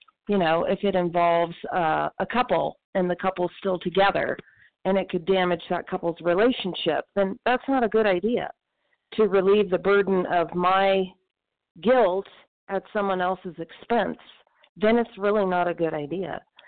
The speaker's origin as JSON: {"language": "English", "region": "Southwest", "country": "United States", "said": "I'm a compulsive eater, and grateful to be here, grateful for the big book. And I'm from the Southwest. I'm in Mountain Time."}